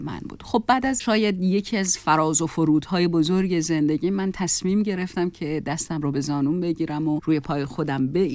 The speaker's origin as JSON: {"language": "Persian", "town": "Mashhad", "region": "Razavi Khorasan", "country": "Iran", "tie": "born or raised there", "said": "بله بله، متولد مشهد هستم."}